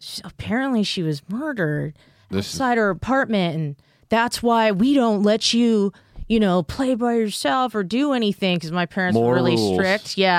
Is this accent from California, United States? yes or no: yes; Reseda, California, United States; have some pride of where I'm from. I'm from Reseda, so.